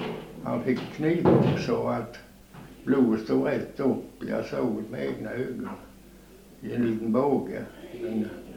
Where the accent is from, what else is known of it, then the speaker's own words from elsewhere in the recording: Torup, Skåne, Sweden; born there; jag är född i Torup. På en plats. Här ute i Torup.